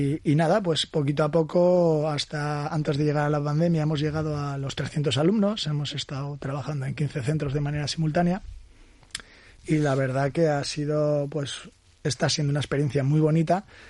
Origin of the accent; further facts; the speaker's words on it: Getxo, Basque Country, Spain; así eres de Bilbao, yo soy de Getxo.